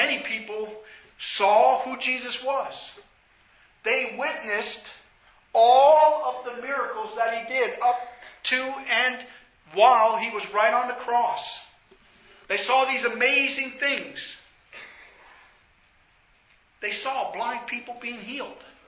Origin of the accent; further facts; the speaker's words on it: Missouri, United States; You know, I'm from the Missouri state. You got to show me.